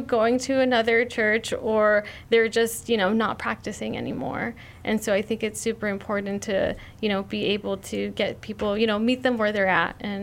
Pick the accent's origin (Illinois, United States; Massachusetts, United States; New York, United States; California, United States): California, United States; Chula Vista; I grew up in Chula Vista.